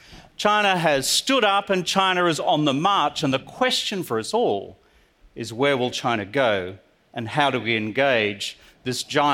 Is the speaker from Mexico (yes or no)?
no; Australia; I'm from Australia. I'm here to help.